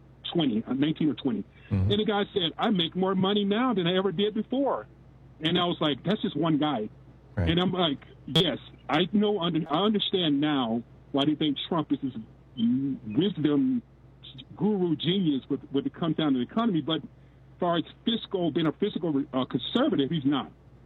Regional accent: Alabama, United States; I'm from Alabama originally.

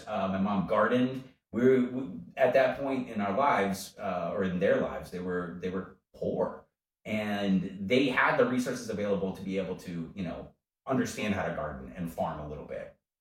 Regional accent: La Farge, Wisconsin, United States; I grew up outside of Lafarge, yeah. L-A-F-A-R-G-E.

